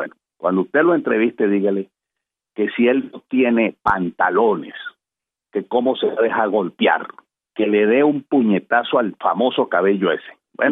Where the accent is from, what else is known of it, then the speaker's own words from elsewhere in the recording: Venezuela; lo que tenemos que defender como venezolanos